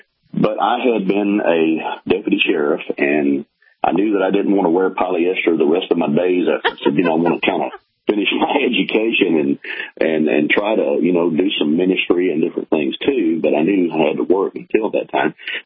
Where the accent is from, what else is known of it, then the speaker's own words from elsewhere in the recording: Louisiana, United States; I didn't. I grew up in West Central Louisiana. But I called it Mayberry simply because the home that I grew up in, I grew up in a pastor's home. We lived in a rural setting.